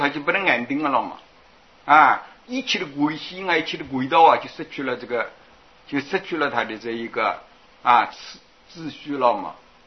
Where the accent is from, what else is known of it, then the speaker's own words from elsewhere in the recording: China; 我们中国人时常说不，一寸光阴即一寸金